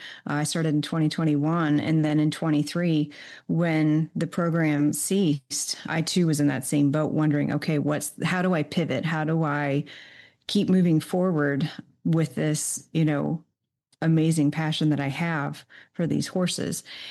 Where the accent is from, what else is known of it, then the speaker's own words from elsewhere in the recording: Illinois, United States; from Southern Illinois.